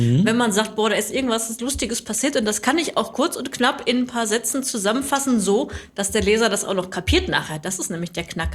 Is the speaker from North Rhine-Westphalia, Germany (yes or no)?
yes; Recklinghausen, North Rhine-Westphalia, Germany; born there; now in Bottrop, Germany; Ich bin Polbürgerin, ich bin aus Recklinghausen gebürtig. Ich musste nur mal zwischendurch ein paar Jahre wegziehen, weil meine Eltern das so wollten. Mhm. Und bin dann aber auch direkt zum Studium wieder nach Recklinghausen zurück.